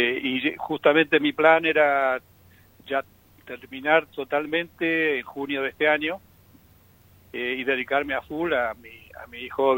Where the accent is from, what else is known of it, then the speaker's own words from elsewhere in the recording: Bahía Blanca, Buenos Aires Province, Argentina; born there; moved away as an adult; also born or lived in Bariloche; Yo nací en Bahía Blanca, en calle Soler, al 300 vivía. Bueno, más precisamente nací en la Maternidad del Sur, que está en la esquina.